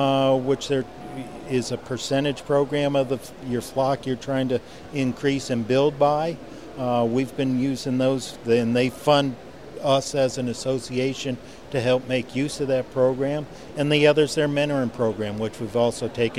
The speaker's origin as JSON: {"language": "English", "region": "Connecticut", "country": "United States", "said": "I'm from Connecticut."}